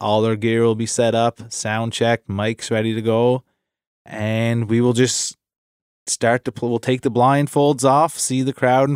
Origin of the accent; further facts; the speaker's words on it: Cape Breton, Nova Scotia, Canada; So since we're from Cape Breton, we don't say our G's.